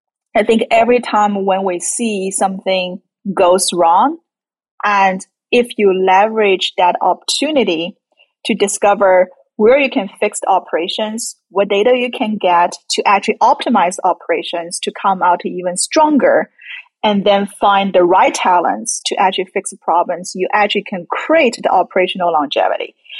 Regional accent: China; So I grew up in China.

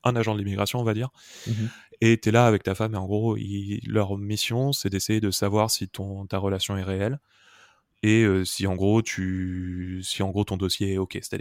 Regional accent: France; je viens de France, je suis blanc

